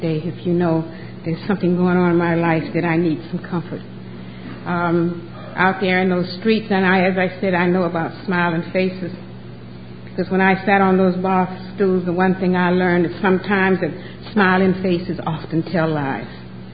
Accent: Atlanta, Georgia, United States; I'd never seen alcohol because Georgia was a dry state when I grew up in Atlanta.

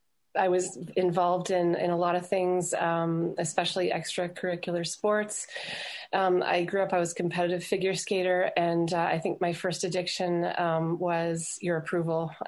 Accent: Toronto, Ontario, Canada; I was born and bred in Toronto.

